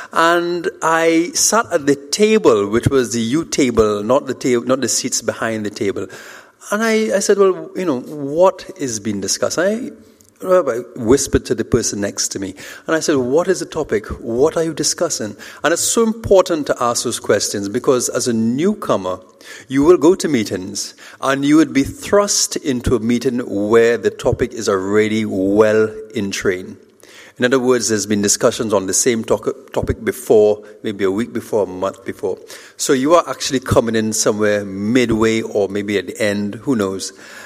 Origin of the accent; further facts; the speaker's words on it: Trinidad & Tobago; All right, so I'm from Trinidad.